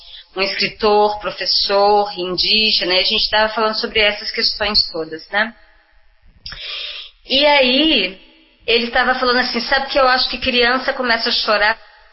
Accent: Minas Gerais, Brazil; Sendo eu mineira, qual era o lugar dessa criança?

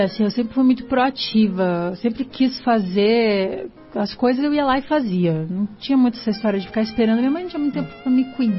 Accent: Curitiba, Paraná, Brazil; born there; eu nasci em Santa Felicidade.

